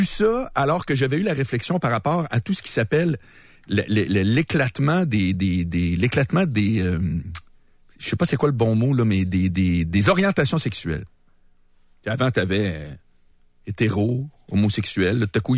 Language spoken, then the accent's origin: French; Charlesbourg, Quebec, Canada; je viens de Charlebourg, puis grand-père vient de Saint-Tite. Tu peux pas avoir plus catholique blanc la patente.